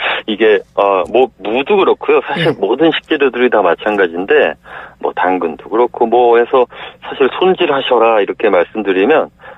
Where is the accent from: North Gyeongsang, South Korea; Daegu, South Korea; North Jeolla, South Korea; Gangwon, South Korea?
Gangwon, South Korea; 저는 고향이 강원도여가지고